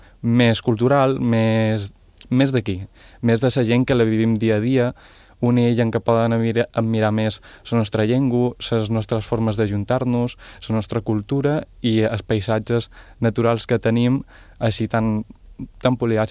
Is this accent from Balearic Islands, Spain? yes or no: yes; Ibiza, Balearic Islands, Spain; dic que sóc d'Eivissa